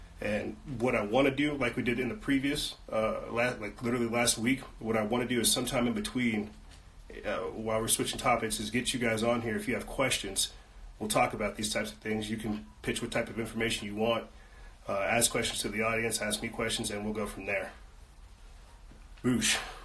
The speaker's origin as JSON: {"language": "English", "region": "South Carolina", "country": "United States", "said": "I'm not from Florida, from South Carolina."}